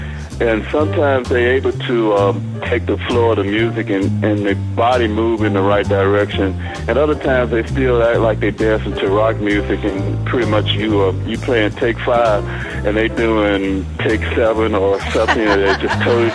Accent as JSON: {"language": "English", "town": "Huntsville", "region": "Alabama", "country": "United States", "said": "It's called the Rocket City, but it's Huntsville, Alabama."}